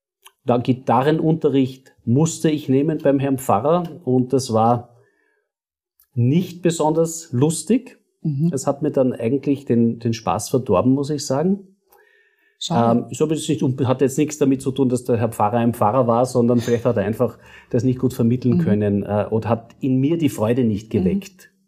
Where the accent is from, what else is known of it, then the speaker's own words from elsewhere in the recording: Carinthia, Austria; moved away; also born or lived in United States; ich komme aus Kärnten, bin aber schon lange aus Kärnten weg, habe einige Jahre in der Hotellerie in Amerika verbracht.